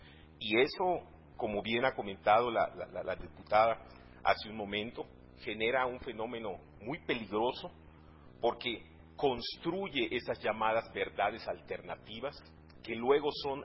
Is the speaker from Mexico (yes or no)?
yes; Mexico; la forma como los mexicanos hemos definido mejorar constantemente la vida social, económica, cultural de nuestra nación